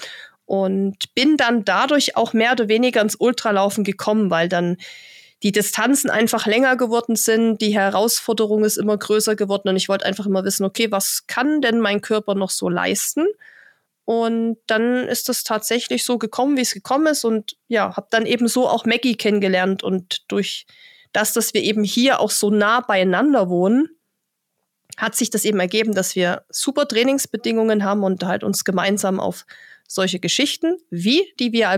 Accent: Saxony, Germany; also born or lived in Northern Germany; Bin damals auch aus München hierher gezogen. Komme ursprünglich aber aus Sachsen. Das wird man vielleicht auch immer mal wieder hören, wenn ich hier spreche. Also ich komme eigentlich aus dem Mittelgebirge

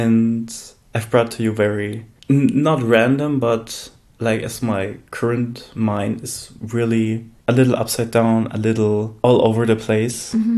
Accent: Galicia, Spain; Because we're from North Spain, from Galicia, they have their own language.

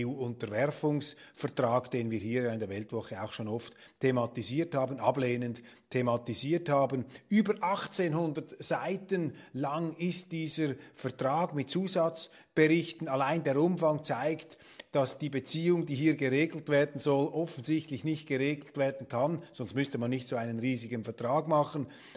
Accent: Switzerland; Jetzt nicht als Schweizer, als Bürger, als Politiker auch, als Milizler.

